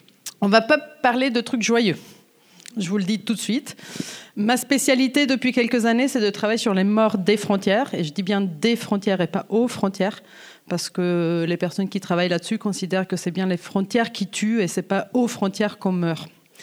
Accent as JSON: {"language": "French", "region": "Ticino", "country": "Switzerland", "moved": "yes", "said": "En fait, je suis suisse et je viens de la Suisse italophone."}